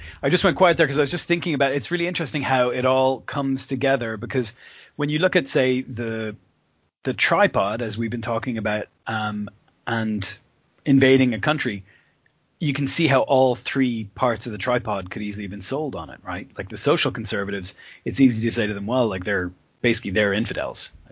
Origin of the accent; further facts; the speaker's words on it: Ireland; now in United Kingdom; so I live in the UK. I'm Irish.